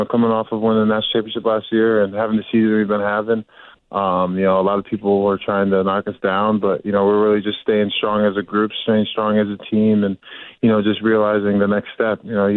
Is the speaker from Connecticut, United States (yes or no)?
yes; Connecticut, United States; growing up in Connecticut, watching Connecticut my whole life